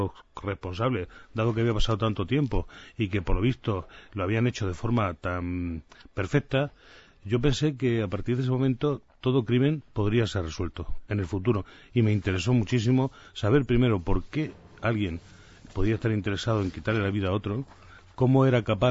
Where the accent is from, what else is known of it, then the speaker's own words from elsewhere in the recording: Murcia, Region of Murcia, Spain; Yo soy de Murcia, de El Levante, y en mi barrio se produjo un asesinato terrorífico.